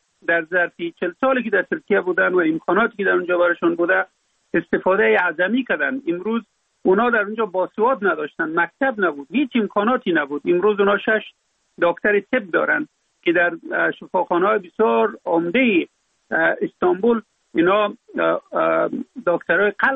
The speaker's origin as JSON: {"language": "Persian", "country": "Afghanistan", "said": "در اونجا فقط من افغان هستم،"}